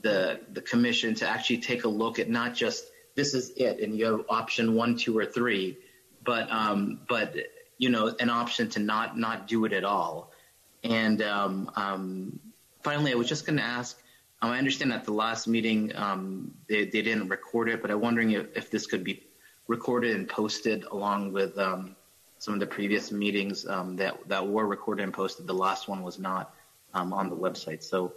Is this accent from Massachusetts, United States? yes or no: no; Tucson, Arizona, United States; Being born in Tucson and just kind of being wanting to preserve the natural feel of my hometown, I'm actually kind of against the entire thing.